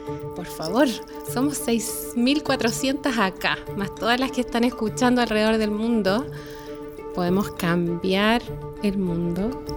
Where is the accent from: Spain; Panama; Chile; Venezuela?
Chile; Y deseo que más mujeres en mi país, en Chile, conozca las verdades de la plenitud